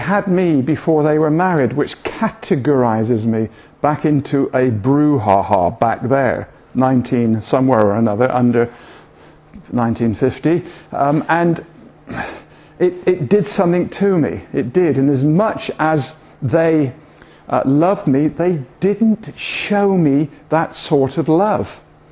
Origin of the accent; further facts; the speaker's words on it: Bristol, South West England, United Kingdom; accent: Bristol; Oh, about my accent, Bristol. Yes, but we've been up here, and we're really pleased.